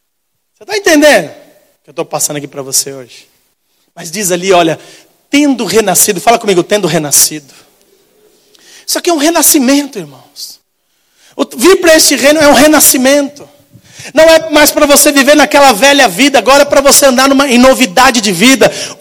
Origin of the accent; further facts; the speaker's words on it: São Paulo, Brazil; Gente, nós somos de São Paulo, nosso foco é poluição, autocarro, asfalto, a gente não sabe o que é terra.